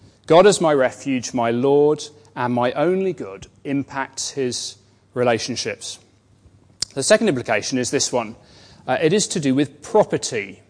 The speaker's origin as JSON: {"language": "English", "town": "Cambridge", "region": "East of England", "country": "United Kingdom", "tie": "born or raised there", "said": "I grew up in Cambridge, which is a lovely town, and one of the popular tourist activities there is punting."}